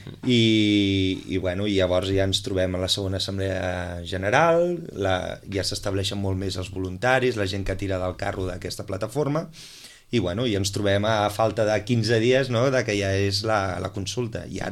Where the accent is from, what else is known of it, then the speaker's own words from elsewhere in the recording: Catalonia, Spain; El que realment és el que volem ser com a catalans